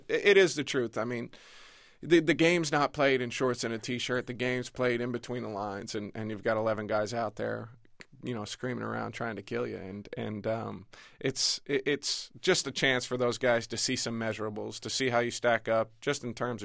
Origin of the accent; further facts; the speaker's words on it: Pennsylvania, United States; I grew up right outside Philadelphia and went to school at Penn Charter